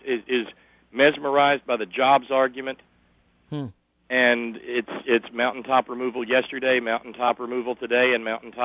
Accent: Appalachia, United States; The time is now when the rest of America has to decide if we in Appalachia are as American as a New Yorker

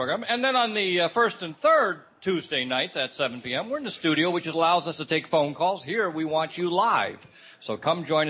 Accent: St. Louis, Missouri, United States; This is kind of special to me because I was raised in St. Louis, right outside St. Louis.

